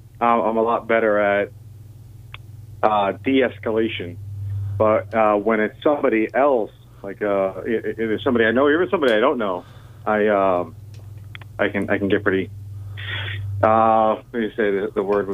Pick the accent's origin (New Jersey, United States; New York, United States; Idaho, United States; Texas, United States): New Jersey, United States; I'm from New Jersey.